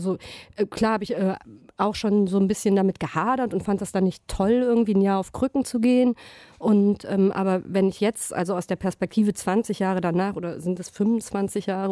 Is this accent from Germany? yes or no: yes; Bergisch Gladbach, North Rhine-Westphalia, Germany; ich bin ja in Bergisch Gladbach aufgewachsen und auch da feiert man Karneval.